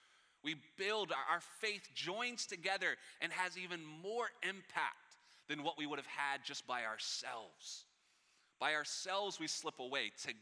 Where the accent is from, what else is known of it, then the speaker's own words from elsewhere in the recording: the South, United States; Again, I'm from the South. I feel like I say that every time I'm up here, just to remind you.